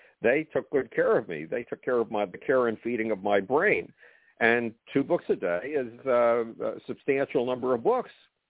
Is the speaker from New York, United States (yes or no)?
yes; Buffalo, New York, United States; And I got plunged into all of this madness at the age of 10 when I was a total reject in my hometown of Buffalo, New York.